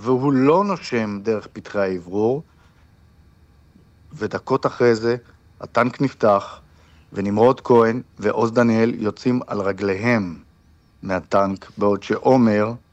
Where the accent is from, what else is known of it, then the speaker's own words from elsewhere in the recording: United States; לנו יש גם רפרנס פוינט, כי אנחנו אמריקאים, ישראלים, אמריקאים, מחבקים אותנו